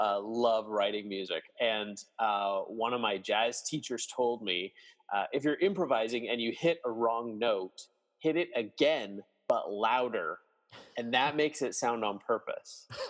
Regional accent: Canada; I was born and raised in Canada.

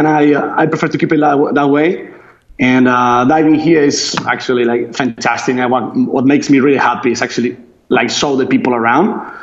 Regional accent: Spain; now in Loreto, Mexico; Originally, I'm from Spain, although I've been like traveling and working around the world for many years. Eventually, I moved here to Baja.

